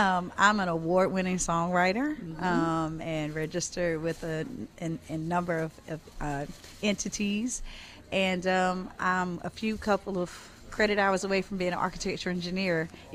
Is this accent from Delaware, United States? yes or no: no; Hollister, North Carolina, United States; I am from Eastern North Carolina, a little place called Hollister, North Carolina, located in rural Warren County.